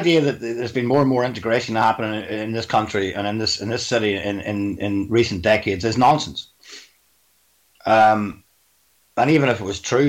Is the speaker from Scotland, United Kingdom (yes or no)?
no; Northern Ireland, United Kingdom; moved away; I mean, I'm not completely Irish. I'm half Irish, and I was brought up in Northern Ireland, was in the UK.